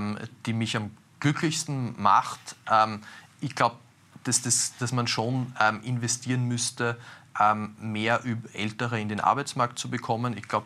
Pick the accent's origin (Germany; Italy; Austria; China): Austria; Lower Austria; in meinem Heimatbundesland in Niederösterreich